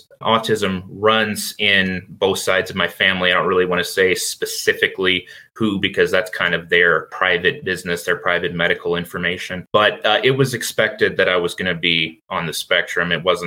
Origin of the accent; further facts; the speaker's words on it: Virginia, United States; born there; So I was born in Virginia in 1997